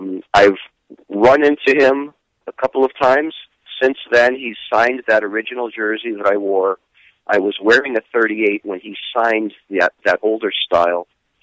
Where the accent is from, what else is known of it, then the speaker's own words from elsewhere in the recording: East Coast, United States; Okay, well, growing up on the East Coast, my parents separated and divorced as a little kid.